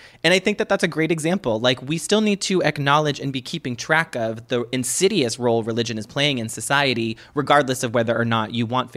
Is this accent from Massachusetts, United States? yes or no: yes; Boston, Massachusetts, United States; The Departed. I'm from Boston, honey.